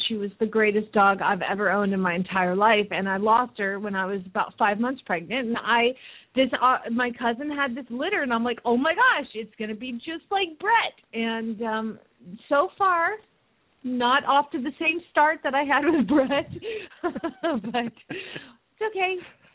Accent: Phoenix, Arizona, United States; from Phoenix, Arizona

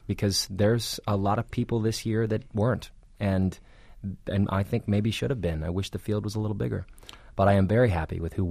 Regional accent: Dallas, Texas, United States; I grew up in Dallas, and then I went to California and got my BFA at the University of Southern California.

